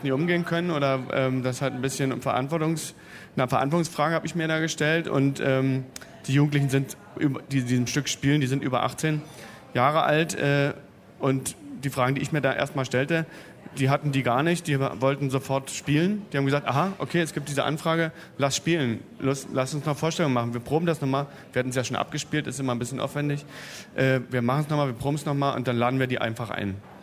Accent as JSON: {"language": "German", "town": "Cottbus", "region": "Brandenburg", "country": "Germany", "tie": "born or raised there", "said": "Also auch da würde ich auch eine Lanze für meine Heimatstadt Cottbus brechen."}